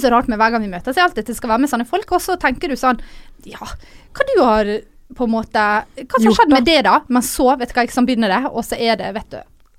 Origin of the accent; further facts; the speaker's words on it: Ålesund, Møre og Romsdal, Norway; men det skal ikke stå på lommeboka når du hjemme I Ålesund.